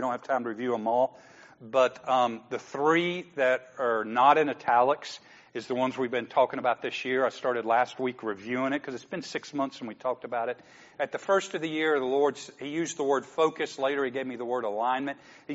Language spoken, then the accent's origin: English; Atlanta, Georgia, United States; now in Dalton, United States; from a city of 500,000 to a city of 100,000 that I hardly even knew where Dalton was, even though I grew up in Atlanta.